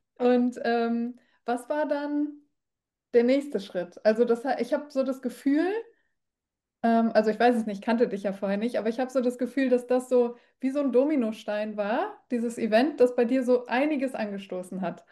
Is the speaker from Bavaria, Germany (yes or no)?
no; Paderborn, North Rhine-Westphalia, Germany; in meiner Heimatstadt. Ich komme ja ursprünglich aus Paderborn.